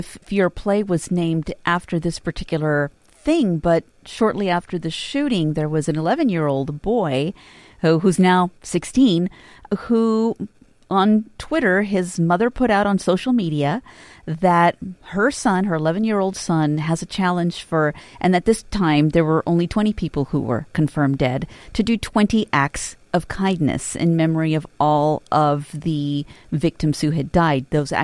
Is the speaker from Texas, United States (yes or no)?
yes; El Paso, Texas, United States; They knew that I was from El Paso